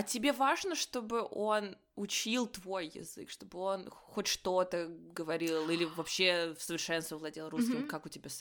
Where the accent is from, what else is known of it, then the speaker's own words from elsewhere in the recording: Russia; вот мы из России